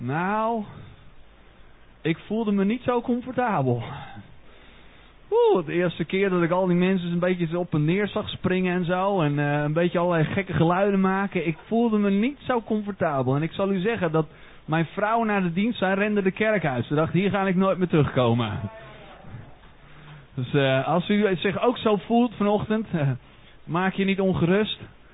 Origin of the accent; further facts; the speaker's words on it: Netherlands; oh ja, wij zijn beter als Nederlanders.